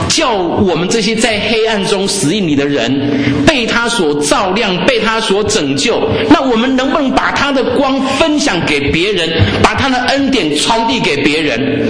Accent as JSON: {"language": "Chinese", "country": "Taiwan", "said": "在台湾我们说枪是军人的第二"}